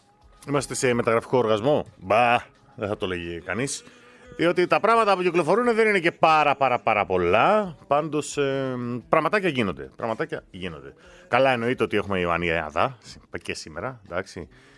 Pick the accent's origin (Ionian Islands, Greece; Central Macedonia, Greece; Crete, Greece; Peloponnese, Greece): Peloponnese, Greece; Μου λέει, από πού είσαι καταγωγή? Λέω, από το Λεμαϊδά. Μου λέει, στην Πελοπόννησο δεν είναι? Λέω, πώς πας για Μεγαλόπολη? Δίπλα.